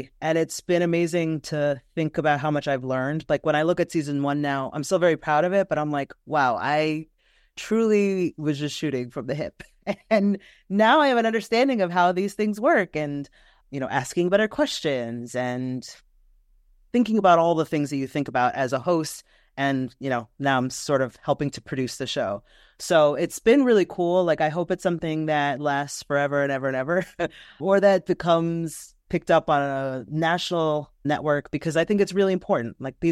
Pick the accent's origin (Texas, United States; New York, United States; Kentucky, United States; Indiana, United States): New York, United States; now in Seattle, United States; as a New Yorker who thought that New York was the center of the world, come to find out that there's so many cool things in Seattle.